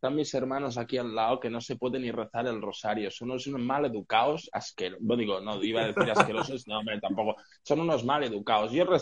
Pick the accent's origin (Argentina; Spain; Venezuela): Spain; Girona, Catalonia; yo soy del Girona, que es mi ciudad.